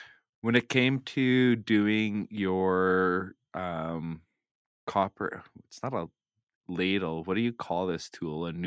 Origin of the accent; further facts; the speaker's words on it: Manitoba, Canada; I like the fact that I've integrated Manitoba in it because I was born and raised in Manitoba.